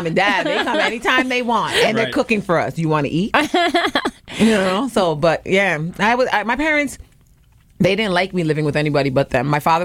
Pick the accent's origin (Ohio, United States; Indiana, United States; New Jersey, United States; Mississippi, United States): New Jersey, United States; Perth Amboy; moved away as an adult; I was raised in Perth Amboy. I didn't leave their house till they left New Jersey. And then I went to Florida